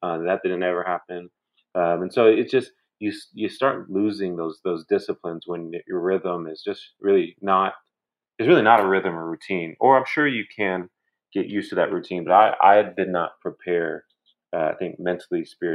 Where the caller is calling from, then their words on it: Dallas, Texas, United States; Yeah, I'm in Dallas. I'm staying in Dallas a lot more these days.